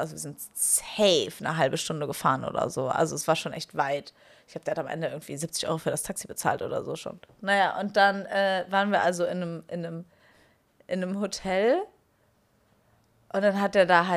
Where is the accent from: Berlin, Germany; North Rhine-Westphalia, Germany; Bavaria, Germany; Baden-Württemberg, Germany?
North Rhine-Westphalia, Germany; Ich komme aus dem Rheinland und wir feiern Karneval.